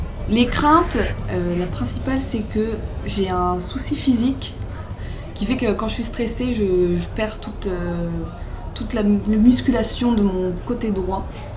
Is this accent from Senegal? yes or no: no; Sedan, Grand Est, France; On est de Sedan, tu vois.